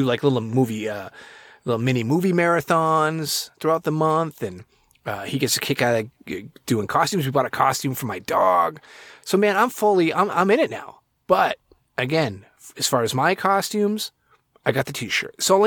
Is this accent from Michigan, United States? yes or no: no; Massachusetts, United States; I'm not from Texas. I'm from Massachusetts.